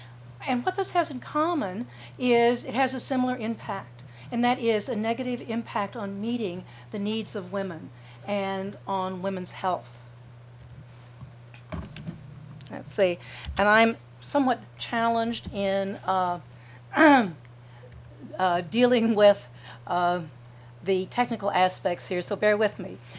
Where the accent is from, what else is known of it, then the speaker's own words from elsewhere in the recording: Missouri, United States; Well, it just happens I'm from St. Louis. I'm not from St. Louis. I'm from Missouri.